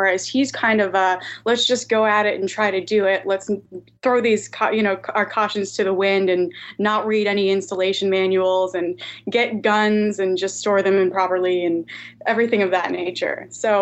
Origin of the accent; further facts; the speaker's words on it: Guam; I am from Guam.